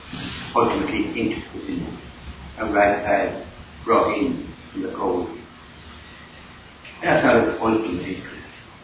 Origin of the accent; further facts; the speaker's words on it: Ireland; I'm from Ireland